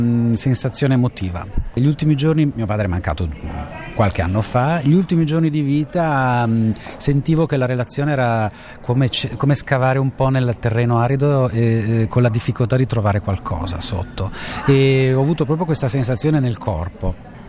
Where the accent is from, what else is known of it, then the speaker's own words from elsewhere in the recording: Belluno, Veneto, Italy; also born or lived in Bolzano; now in Genoa, Italy; Sono di Genova, non sono genovese, ma vivo a Genova da molto tempo. E sì, in realtà sono veneto, vengo da Belluno, il mio cognome è bellunese. Mio padre era del nord-est, no? Quindi Belluno, poi trasferito a Bolzano